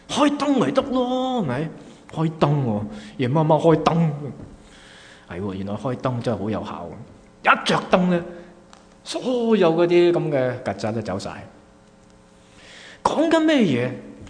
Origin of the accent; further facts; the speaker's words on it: Hong Kong; now in Canada; 我记得年轻的时候，很小的时候在香港住土瓜湾，住那些唐楼